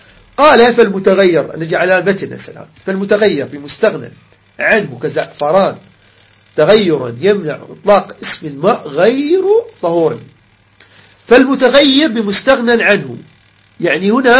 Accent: Iraq; عجين الدقيق عندنا بالعراق سمي طحين وعجنوسة وعجين

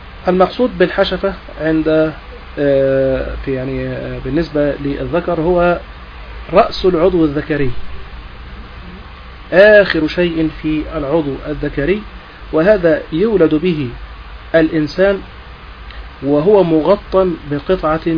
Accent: Egypt; حتى أن إحنا عندنا في مصر حكم زي حكم الختان يحارب رسميا

